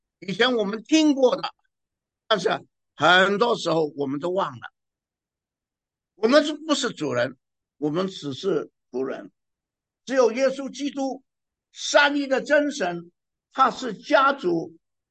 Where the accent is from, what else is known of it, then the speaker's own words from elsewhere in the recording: Hong Kong; 我从香港来